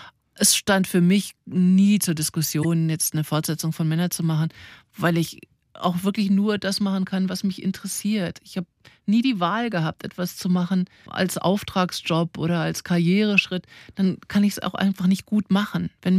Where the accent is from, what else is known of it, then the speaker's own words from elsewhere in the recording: Northern Germany, Germany; wie das bei uns in Norddeutschland hieß, der Flunsch.